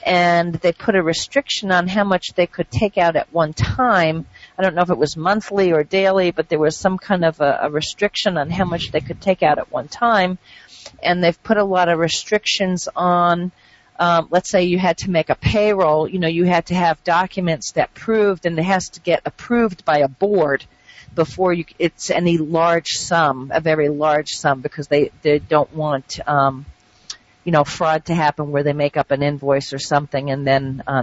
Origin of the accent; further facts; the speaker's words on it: United States; Thank God I'm an American. That's all I can say. I'm very proud to be an American as messed up as we have.